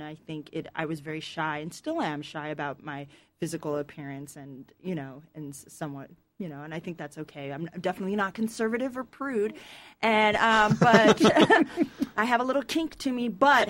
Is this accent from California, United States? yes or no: yes; Hollywood, California, United States; I grew up in Hollywood below the tracks with my mom